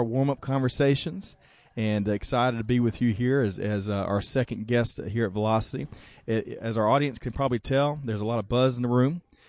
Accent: Aiken, South Carolina, United States; growing up in Aiken, South Carolina … always had Fig Newtons in the kitchen.

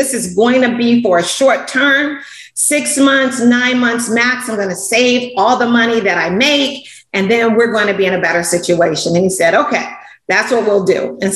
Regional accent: Chicago, Illinois, United States; You know, I grew up in Chicago. Soul Train was everything.

